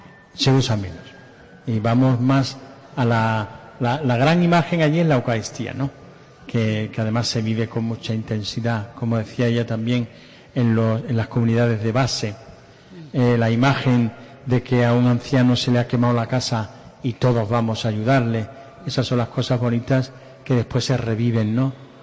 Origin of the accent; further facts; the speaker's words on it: Málaga, Andalusia, Spain; la Semana Santa de Sevilla o de Málaga, de donde vengo